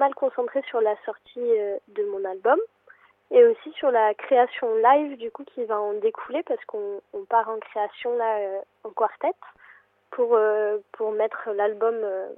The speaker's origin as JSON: {"language": "French", "region": "Flanders", "country": "Belgium", "first_language": "Flemish", "second_language": "French", "said": "j'ai l'impression que je parle flamand du coup couramment. Et c'est ma langue maternelle et j'ai l'impression que j'ai trouvé du lien entre ma langue maternelle et l'anglais plus qu'avec le français"}